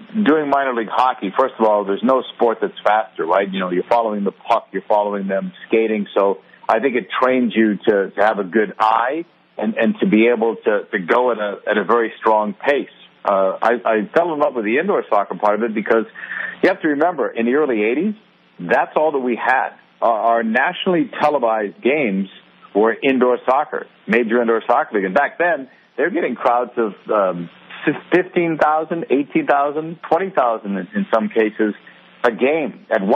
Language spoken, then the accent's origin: English; Boston, Massachusetts, United States; I grew up in Boston, and when you grow up in Boston, it's at that point, it was hockey number one for me.